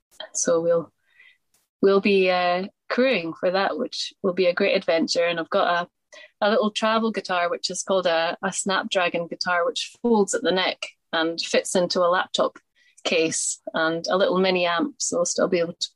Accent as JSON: {"language": "English", "region": "Scotland", "country": "United Kingdom", "said": "we'll have a little pennant that says we're from Scotland up, I think, so that other people who are Scottish can come and wave hello."}